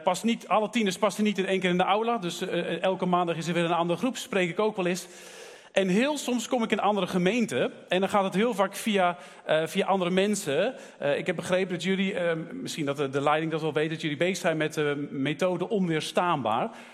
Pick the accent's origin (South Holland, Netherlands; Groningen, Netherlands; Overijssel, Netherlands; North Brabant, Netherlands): North Brabant, Netherlands; Werkendam; Ik kom uit Werkendam. Net nog Noord-Brabant.